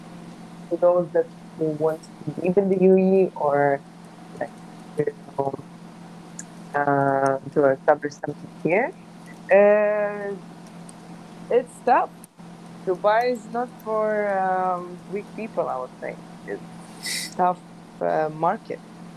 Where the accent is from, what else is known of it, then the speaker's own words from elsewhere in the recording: Russia; Me, I'm from Russia.